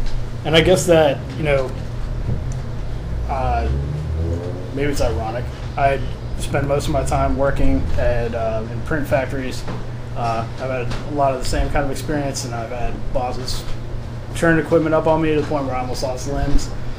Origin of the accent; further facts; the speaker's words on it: St. Louis, Missouri, United States; I grew up in St. Louis, which is the hometown of Monsanto.